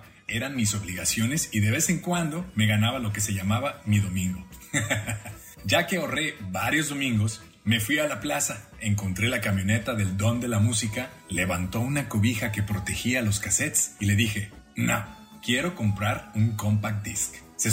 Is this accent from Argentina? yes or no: no; Chapala, Jalisco, Mexico; also born or lived in Guadalajara; nos vamos al Lago de Chapala, donde crecí. Nací en Guadalajara, pero solo porque no había hospitales en mi rancho en esa época. Soy de Chapala.